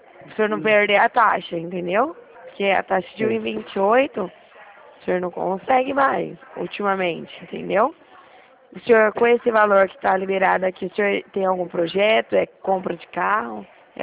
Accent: Presidente Prudente, São Paulo, Brazil; Eu sou de Presidente Prudente.

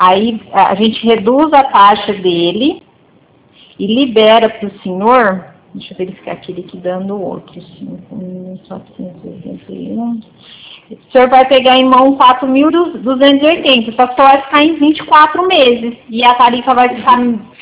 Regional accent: São Paulo, Brazil; nós somos do interior da região de Presidente Prudente.

